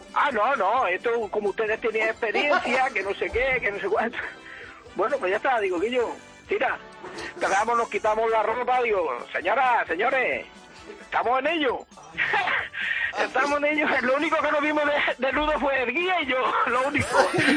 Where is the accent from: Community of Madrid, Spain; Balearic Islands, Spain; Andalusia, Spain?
Balearic Islands, Spain; Ibiza; yo soy de Ibiza.